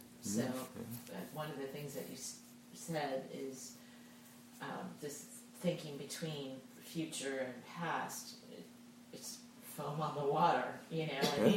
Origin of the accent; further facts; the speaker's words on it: Virginia, United States; I'm from Virginia.